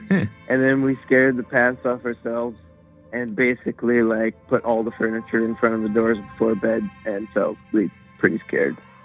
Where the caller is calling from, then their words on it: Smithers, British Columbia, Canada; I'm calling from Smithers, B.C.